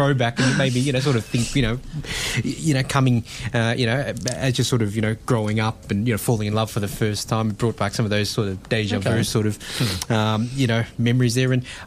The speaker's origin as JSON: {"language": "English", "country": "Australia", "said": "I mean, I'm Australian with, you know, half Greek and Filipino heritage."}